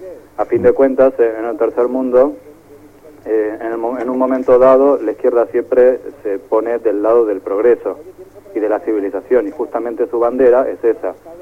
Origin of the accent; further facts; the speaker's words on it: Argentina; moved away; nací en Argentina, o sea que viví muchos años ahí